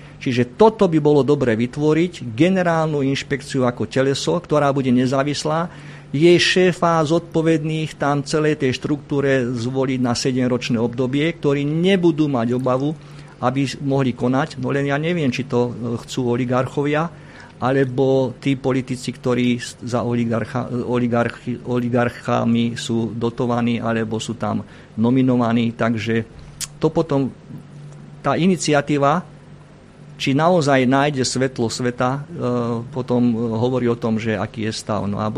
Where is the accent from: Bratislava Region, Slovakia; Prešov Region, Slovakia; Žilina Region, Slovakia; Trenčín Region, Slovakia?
Trenčín Region, Slovakia; Prievidza; Ja som neďaleko odtiaľ z Prievidze a veľmi rád mám toto prostredie.